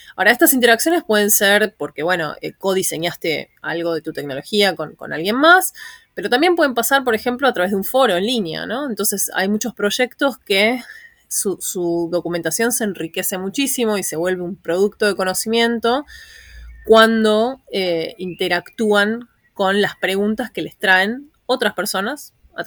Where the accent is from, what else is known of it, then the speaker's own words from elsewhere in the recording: Argentina; estoy afiliada al Centro de Investigaciones para la Transformación en Argentina, que es de donde soy originalmente.